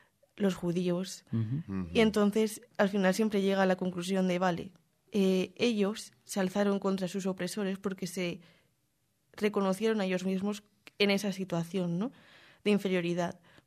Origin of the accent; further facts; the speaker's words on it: Torrent, Valencian Community, Spain; la llevé a una sala que hay en Torrent, que es de donde yo soy, que está un pueblo de Valencia.